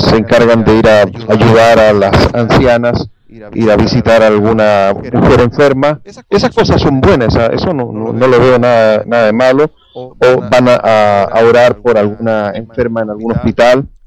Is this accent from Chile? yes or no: yes; Chile; moved away; yo también soy chileno, aunque vivo fuera de Chile ahora